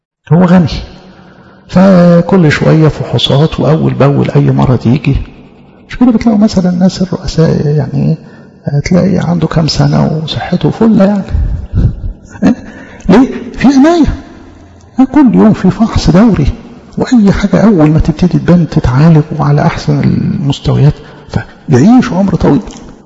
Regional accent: Egypt; ضربة دي تعبير يعني احنا نفهمه كمصريين لكن ممكن حد تاني يسمعنا مش مصري ما يفهمش

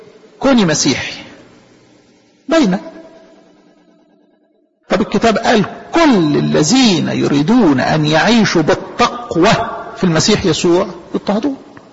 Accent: Egypt; احنا عندنا في مصر

